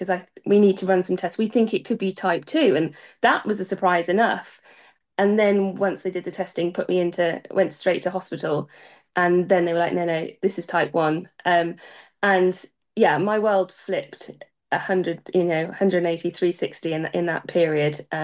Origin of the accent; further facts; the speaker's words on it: Rutland, East Midlands, United Kingdom; So I grew up in Rutland, so not too far from my current seat where I represent now.